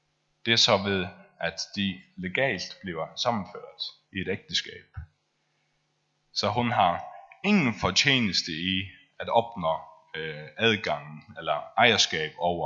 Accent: Faroe Islands; Jeg er færing, så jeg ved det heller ikke.

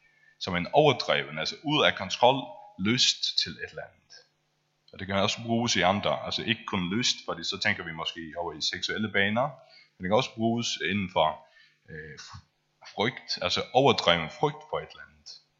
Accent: Faroe Islands; Jeg er færing, så jeg ved det heller ikke.

